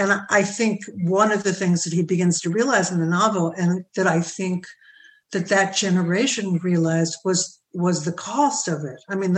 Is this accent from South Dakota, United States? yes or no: no; Brooklyn, New York, United States; I grew up in Brooklyn. I mean, I didn't grow up in Coney Island, but I grew up in well, it was Flatbush then, and now it's been given a real estate name of Ditmas Park.